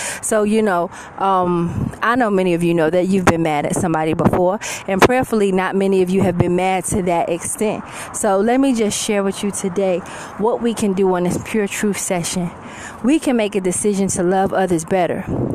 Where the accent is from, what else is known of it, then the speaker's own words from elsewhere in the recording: New York City, New York, United States; I am from New York City.